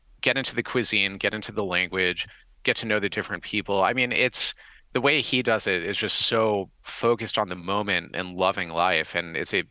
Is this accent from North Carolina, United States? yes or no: no; Clinton, New York, United States; I grew up upstate, actually. I grew up outside of Utica, New York, in a town called Clinton, which is known as the home of Hamilton College